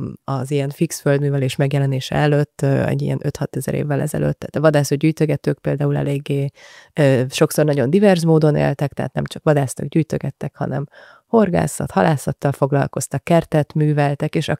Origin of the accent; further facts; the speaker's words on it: Budapest, Hungary; mert Budapesten nőttem föl, a szüleim is, egy ilyen budapesti értelmiségi gimnáziumba jártam.